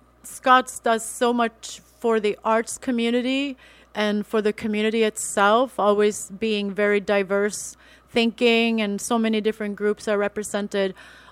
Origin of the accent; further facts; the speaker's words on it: Sweden; now in Canada; And I'm an international person because I'm from Sweden.